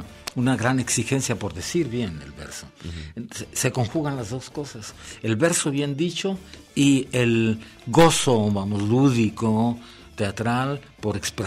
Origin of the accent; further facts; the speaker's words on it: Guadalajara, Jalisco, Mexico; tres actores de la compañía, Fernando Sacanás y Xavier Ríos y Servidor, somos de Guadalajara.